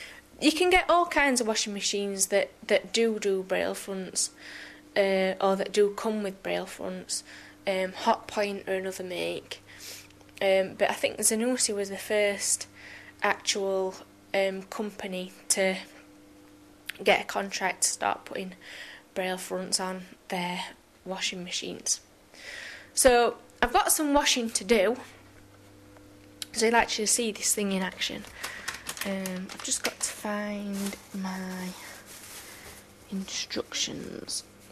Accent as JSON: {"language": "English", "town": "Sheffield", "region": "Yorkshire and the Humber", "country": "United Kingdom", "said": "I come from Sheffield in England."}